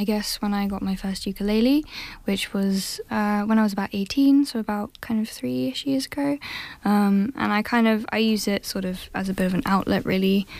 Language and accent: English; Hitchin, East of England, United Kingdom; I'm from Hitchin.